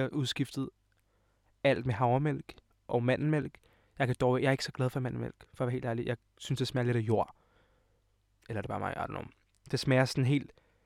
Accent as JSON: {"language": "Danish", "town": "Hvidovre", "region": "Capital Region of Denmark", "country": "Denmark", "said": "Og jeg er 19 år gammel. Og jeg kommer fra Hvidovre af og er YouTuber."}